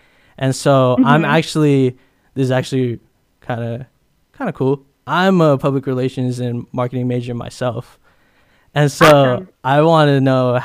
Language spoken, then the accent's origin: English; Philippines; I'm Filipino myself, and it's really crazy to think about how, I don't know about you, but growing up, music has always been a big influence around me.